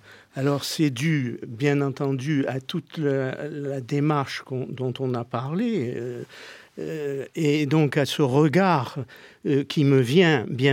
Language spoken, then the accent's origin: French; Algeria; moved away as an adult; now in Paris, France; puisque c'est à 18 ans que j'ai quitté l'Algérie pour venir à Paris faire mes études.